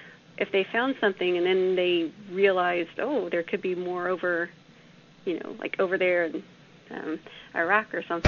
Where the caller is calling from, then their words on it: Oregon, United States; Hi, Kevin. … I'm calling from Oregon.